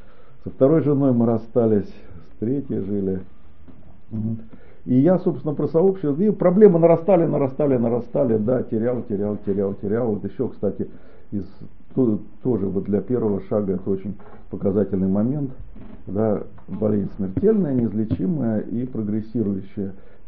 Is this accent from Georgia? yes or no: no; Saint Petersburg, Russia; как бы я питерский, мне снимать уж совсем некомфортно было, да, в этом городе родившись, выросши